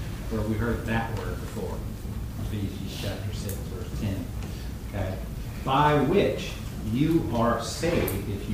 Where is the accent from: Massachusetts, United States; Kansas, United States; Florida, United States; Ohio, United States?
Florida, United States; Destin; I grew up down in Destin, and if you go to the beach